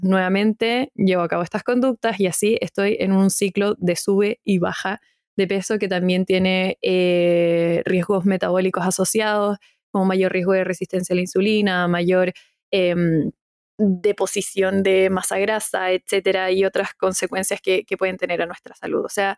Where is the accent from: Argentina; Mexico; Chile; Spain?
Chile; el daño que presentamos nosotras como mujeres chilenas en nuestra conducta alimentaria